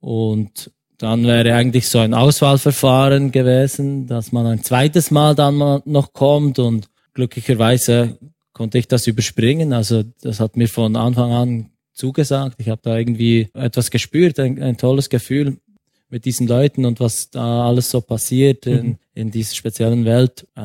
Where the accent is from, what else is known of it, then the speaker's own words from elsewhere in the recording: Burgdorf, Bern, Switzerland; ich bin ursprünglich aus Burgdorf. Das ist eine Stadt, heißt zwar Dorf, ist eine Stadt